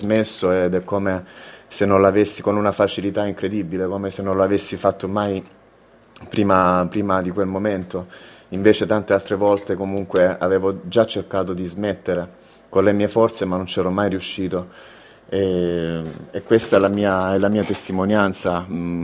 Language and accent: Italian; Apulia, Italy; io vengo dalla Puglia. ma qui in zona non ho trovato nessuno